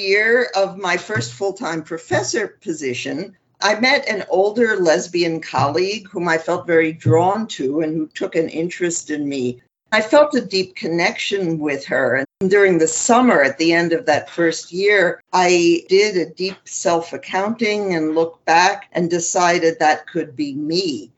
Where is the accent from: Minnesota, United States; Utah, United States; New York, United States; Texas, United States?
New York, United States; New York City; I was born in New York City, the only child of two Jewish doctors. I grew up in Manhattan and in New York's Hudson Valley